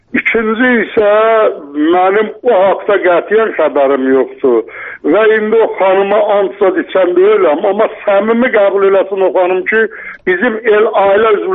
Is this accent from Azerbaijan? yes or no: yes; Nakhchivan, Azerbaijan; düzdür, mən biraz yerli pərəstəyəm, Naxçıvanlıyam, Naxçıvanlıları çox istəyirəm